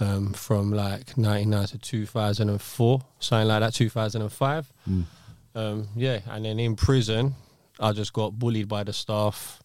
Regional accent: Hackney, London, United Kingdom; And I grew up in Hackney, to be fair.

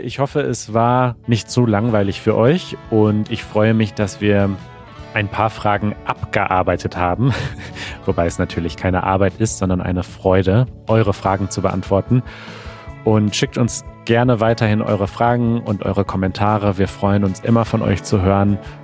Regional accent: North Rhine-Westphalia, Germany; in der Nähe meiner Heimat, im Ruhrgebiet, da gibt es das Tetraeder, das steht in Bottrop.

